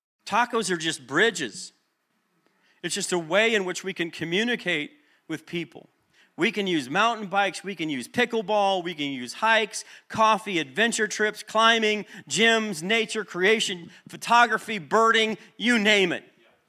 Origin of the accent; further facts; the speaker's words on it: Midwest, United States; And for me, I'm from the Midwest and we have grass out there.